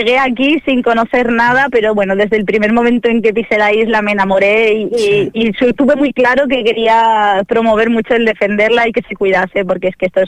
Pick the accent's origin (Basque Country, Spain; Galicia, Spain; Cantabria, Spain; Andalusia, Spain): Basque Country, Spain; now in Fuerteventura, Spain; Yo soy del País Vasco y, bueno, decidí que quería hacer un cambio en mi vida.